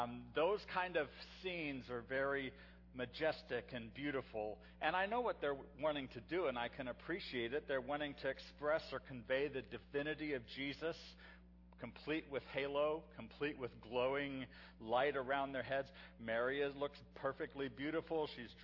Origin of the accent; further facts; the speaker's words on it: Hong Kong; I grew up in Hong Kong, and every Christmas Eve in my older years, probably from 7 years old up to 12